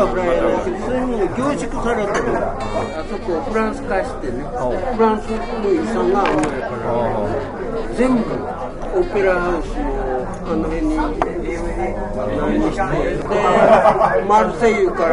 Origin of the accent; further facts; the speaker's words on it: Tokyo, Japan; born there; 僕は東京生まれやからね